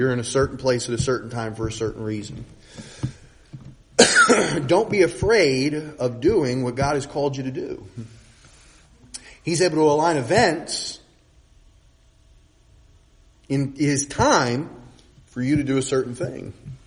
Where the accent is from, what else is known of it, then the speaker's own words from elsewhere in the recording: Louisiana, United States; born there; I was born in Louisiana. My uncle lived in North Carolina.